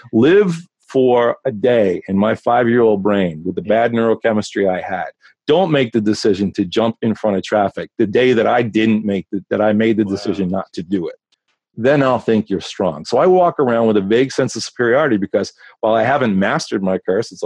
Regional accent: New Jersey, United States; I come from New Jersey. We're very honest.

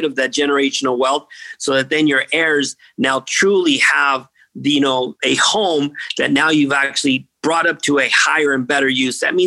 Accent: United States; As an American, I'm embarrassed that I'm allowing my VA, my veterans to live in tents.

